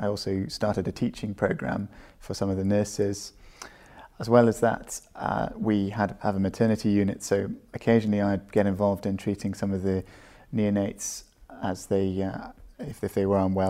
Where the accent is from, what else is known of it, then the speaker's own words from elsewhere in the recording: Wales, United Kingdom; I'm a doctor from South Wales, currently studying the Diploma of Tropical Medicine and Hygiene in Liverpool